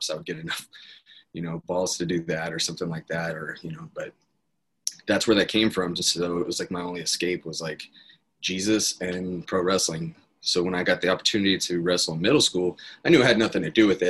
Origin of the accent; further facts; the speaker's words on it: Apache Junction, Arizona, United States; I grew up in Apache Junction, Arizona.